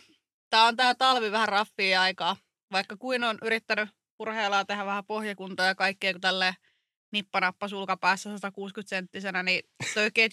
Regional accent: Ristiina, South Savo, Finland; now in Savonlinna, Finland; Mutta mä oon lähtöisin vaan Ristiinasta.

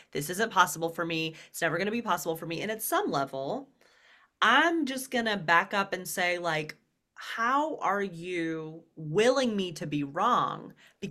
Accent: Birmingham, Alabama, United States; Birmingham, Alabama, is going to weddings where a woman would promise, like I would be there as a 12-year-old, be like, this doesn't seem right for

